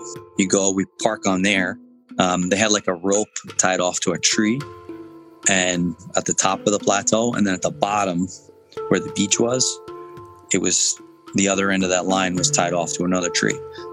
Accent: New York, United States; So I grew up here in New York on Long Island. I went to school with Peter.

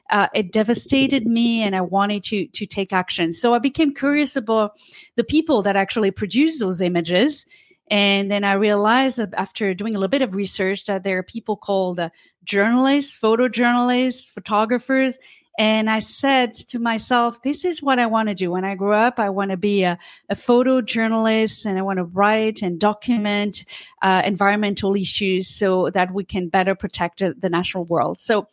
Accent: Occitania, France; moved away; I was growing up in France in a town in the southwest, a small town really far from the ocean, near Toulouse.

